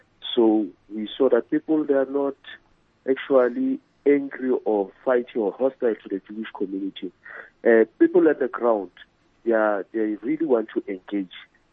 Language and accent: English; South Africa; As a South African, I grew up, but it was, I was not part of the apartheid government that time.